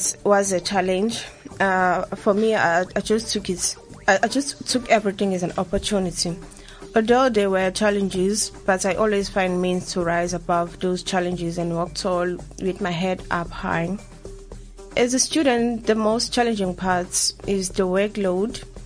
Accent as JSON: {"language": "English", "town": "Inanda", "region": "KwaZulu-Natal", "country": "South Africa", "said": "I'm from Inanda."}